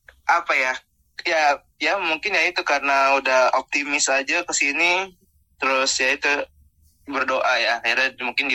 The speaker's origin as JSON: {"language": "Indonesian", "region": "Jakarta", "country": "Indonesia", "lives_now": "Sydney, Australia", "said": "saya datang dari Jakarta di Indonesia."}